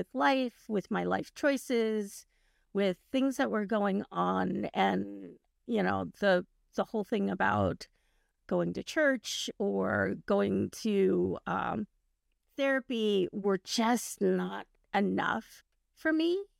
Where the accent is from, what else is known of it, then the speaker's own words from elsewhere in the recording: Carson, California, United States; I grew up in Carson, yay, Sea House.